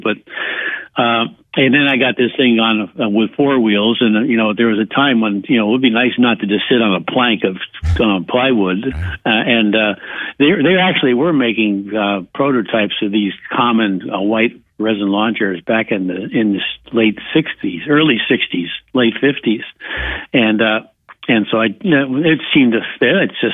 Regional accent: Ohio, United States; also born or lived in Albany; Well, my parents, we moved to Ohio from New York area. I was born in Albany

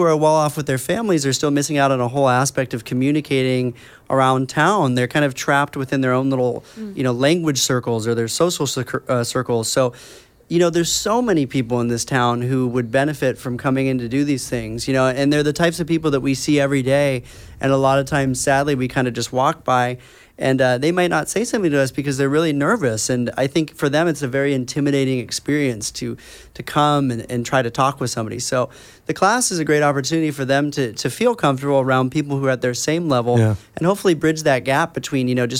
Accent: Lake Forest, Illinois, United States; also born or lived in Los Angeles; I grew up in Lake Forest, and then I just kind of bounced around for about 10 years, traveling a lot and living in LA.

